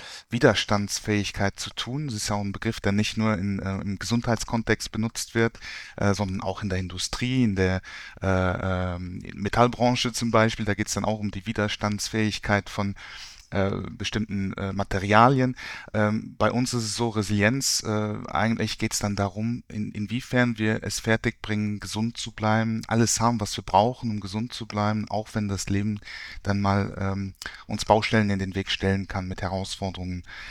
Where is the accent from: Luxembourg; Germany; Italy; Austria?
Luxembourg; first language Luxembourgish; German is a second language; ich bin Luxemburger, ich spreche Luxemburgisch, ich habe in Deutschland studiert